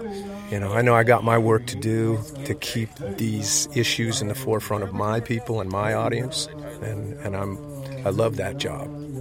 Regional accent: San Jose, California, United States; I've born and raised in California. I go like four generations back in Northern California, in the San Jose and Bay Area region.

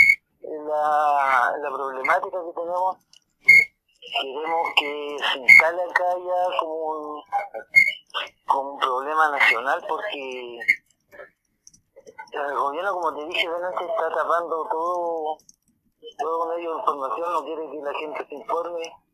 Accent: Penco, Biobío, Chile; Bueno, nosotros venimos de Penco, de la octava región.

